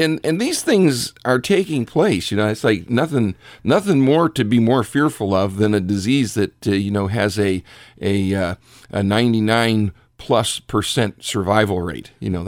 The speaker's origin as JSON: {"language": "English", "town": "Richfield", "region": "Ohio", "country": "United States", "tie": "born or raised there", "said": "Because growing up in Richfield, I remember when the Coliseum was built."}